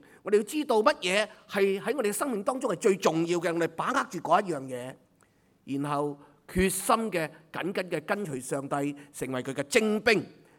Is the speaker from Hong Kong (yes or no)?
yes; Hong Kong; 其实我们香港人真的需要医治啊！